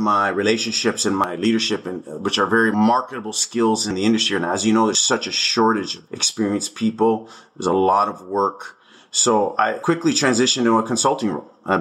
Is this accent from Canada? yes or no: yes; Hamilton, Ontario, Canada; I'm the oldest son of four boys from a first generation Italian immigrant family. I grew up in the Hamilton, Stony Creek area.